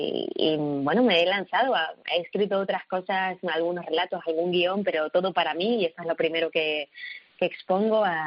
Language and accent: Spanish; Tenerife, Canary Islands, Spain; yo soy canaria, soy de Tenerife, y claro, el hecho de cambiar el acento es una cuestión que me ha llevado muchísimos años, muchas clases de dicción y mucho trabajo.